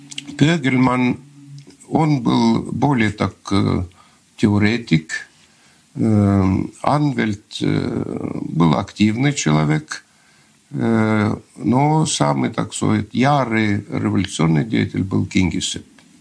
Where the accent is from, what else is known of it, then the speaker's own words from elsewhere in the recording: Estonia; когда я сказал, что я эстонец